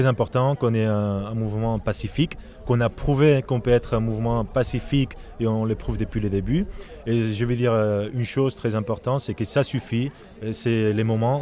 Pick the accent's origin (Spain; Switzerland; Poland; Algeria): Poland; French is a second language; Je suis polonais, je fais partie donc d'un pays qui a une histoire très très compliquée